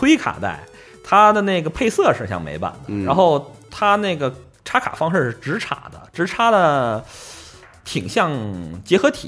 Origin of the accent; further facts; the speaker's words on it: China; 就是更适合我们就是中国人的习惯和手型了。